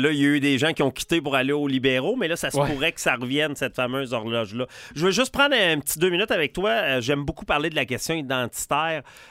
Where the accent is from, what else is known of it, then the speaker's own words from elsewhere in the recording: Quebec, Canada; je me reconnais beaucoup là, en tant que Québécois de 46